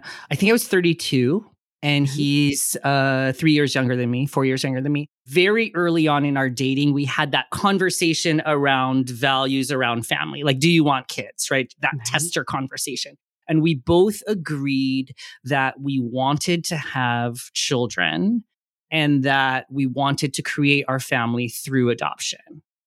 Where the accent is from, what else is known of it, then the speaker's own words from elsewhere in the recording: Hawaii, United States; And my other identities that are important to me are I am half Filipino. I am from Hawaii, which is my primary cultural identification.